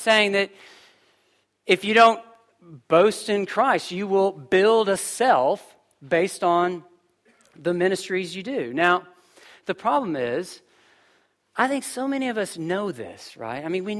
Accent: United States; I mean, I'm American. Just figure that, listen, I was culturally conditioned to say awkward things.

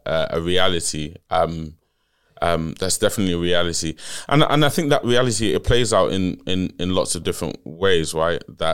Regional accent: Nigeria; Again, I'm from Nigeria, right?

